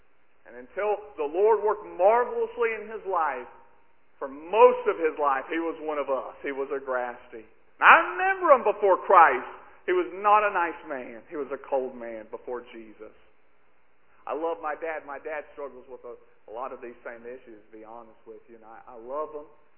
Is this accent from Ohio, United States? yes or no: no; North Carolina, United States; I told you I'm from Western North Carolina, and we really are hillbillies.